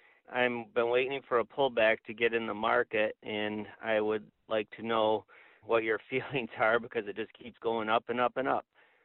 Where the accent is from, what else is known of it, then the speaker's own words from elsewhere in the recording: Fort Gratiot, Michigan, United States; I'm from Fort Gratiot, Michigan, and I got a question.